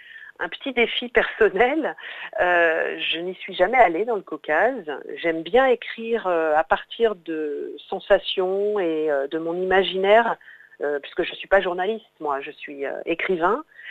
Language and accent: French; France; born there; Ma famille est depuis très très très longtemps installée en France, et moi je suis née en France, voilà, donc je n'ai pas connu ce déracinement.